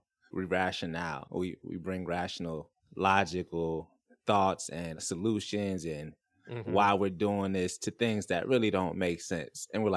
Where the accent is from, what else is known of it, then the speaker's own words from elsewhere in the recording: Florida, United States; now in San Diego, United States; I'm from Florida.